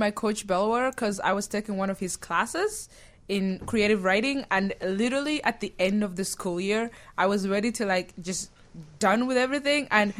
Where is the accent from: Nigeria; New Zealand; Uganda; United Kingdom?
Uganda; now in Chicago, United States